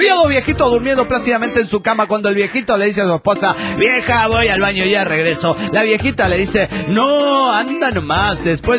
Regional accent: Juliaca, Puno, Peru; Hola, ¿qué tal? … de Juliaca, Perú.

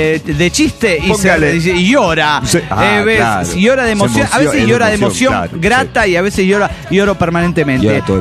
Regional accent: Mexico City, Mexico; del DF Mexicano.

